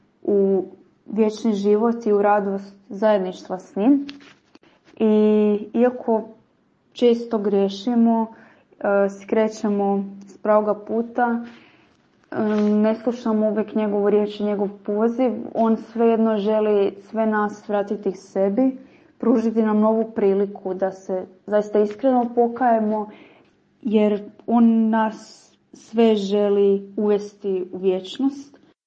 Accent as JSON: {"language": "Croatian", "town": "Zagreb", "region": "City of Zagreb", "country": "Croatia", "said": "dolazim iz Zagreba i idem u treći razred u prvoj gimnaziji"}